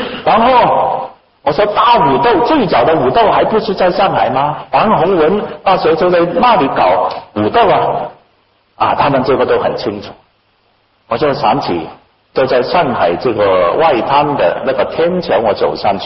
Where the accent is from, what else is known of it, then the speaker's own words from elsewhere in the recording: Hong Kong; 我们从小在香港长大，常常知道自己是中国人